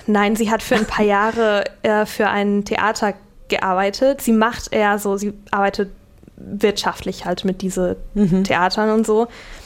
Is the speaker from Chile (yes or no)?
yes; Chile; German is a second language; Nicht weil wegen, naja, ich komme ja aus Chile.